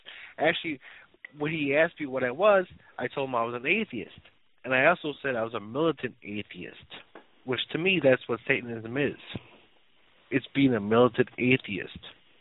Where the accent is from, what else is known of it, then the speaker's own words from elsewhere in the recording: United States; As an American, we're all mutts in America.